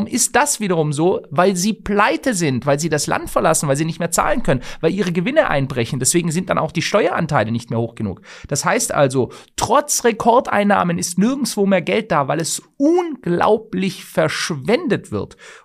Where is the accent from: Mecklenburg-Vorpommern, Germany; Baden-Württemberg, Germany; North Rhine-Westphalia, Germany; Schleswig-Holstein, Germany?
Baden-Württemberg, Germany; Stuttgart; Ich möchte mal gerade eine vorlesen hier aus meiner Heimatstadt Stuttgart.